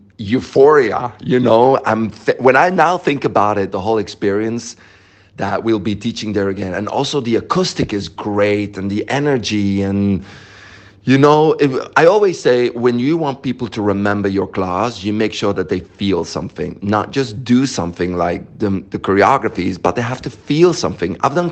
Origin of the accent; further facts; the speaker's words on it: Belgium; I come from Belgium.